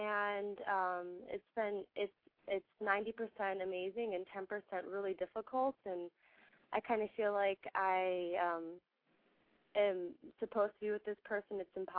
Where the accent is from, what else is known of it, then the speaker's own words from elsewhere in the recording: Milwaukee, Wisconsin, United States; born there; And I was born in Milwaukee, Wisconsin